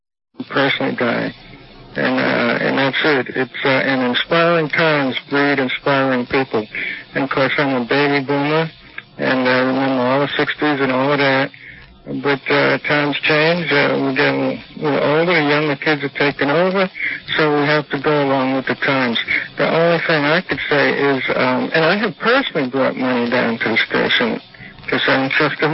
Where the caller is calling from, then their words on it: New York, United States; I'm calling from Lower Westchester.